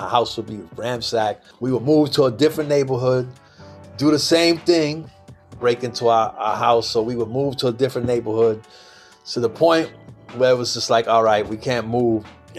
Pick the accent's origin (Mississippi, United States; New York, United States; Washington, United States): New York, United States; Brentwood; born there; I was born in Long Island, Brentwood, Long Island, New York.